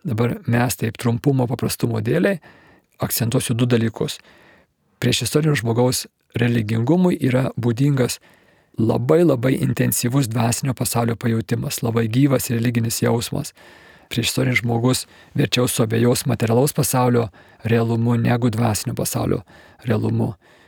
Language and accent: Lithuanian; Kaunas, Kaunas County, Lithuania; aš pats esu kaunietis ir krepšinis man nuo vaikystės svarbus